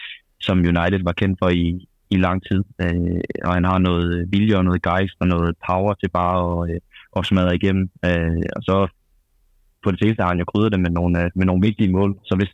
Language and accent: Danish; Odense, Region of Southern Denmark, Denmark; jeg er jo fra Odense